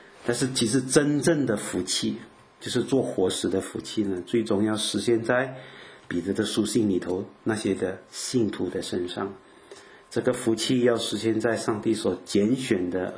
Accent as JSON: {"language": "Chinese", "country": "Malaysia"}